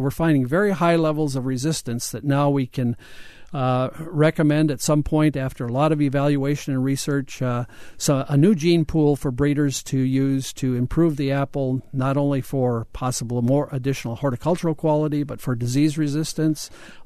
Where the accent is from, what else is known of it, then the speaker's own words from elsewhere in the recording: Minnesota, United States; maybe it's a little biased to my home state of Minnesota